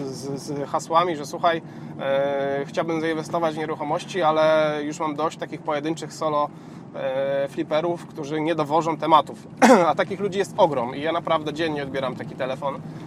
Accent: Silesian Voivodeship, Poland; jestem takim rodowitym Hanysem, czyli osobą z Górnego Śląska.

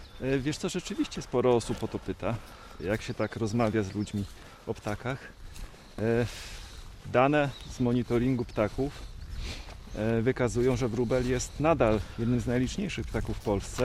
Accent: Zielona Góra, Lubusz Voivodeship, Poland; moje osiedle, na którym się wychowałem, w Zielonej Górze

